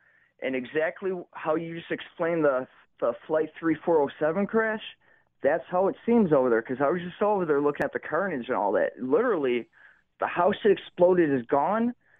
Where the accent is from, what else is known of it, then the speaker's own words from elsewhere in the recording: Chickawaga, United States; I grew up I was raised in Chickawaga by Cone Park Boulevard.